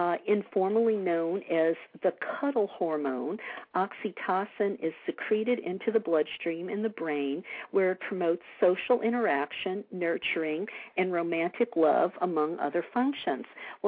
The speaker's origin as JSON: {"language": "English", "town": "New Orleans", "region": "Louisiana", "country": "United States", "said": "because I come from New Orleans, is Mardi Gras."}